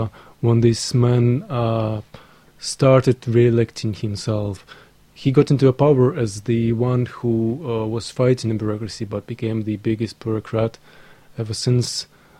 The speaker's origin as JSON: {"language": "English", "region": "Minsk", "country": "Belarus", "said": "from Minsk."}